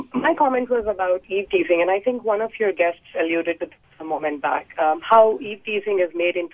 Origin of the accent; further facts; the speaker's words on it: Delhi, India; I grew up in Delhi. I was there for 21 years